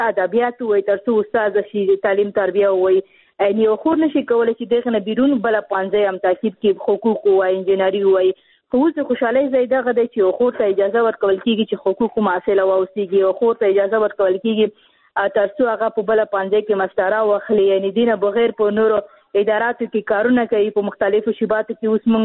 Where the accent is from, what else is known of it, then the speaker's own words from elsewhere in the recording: Khost, Afghanistan; ځکه چې زه خپل د خوست یم